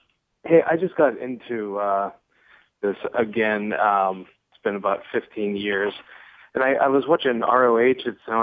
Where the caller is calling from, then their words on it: Easton, Maryland, United States; from Easton, Maryland.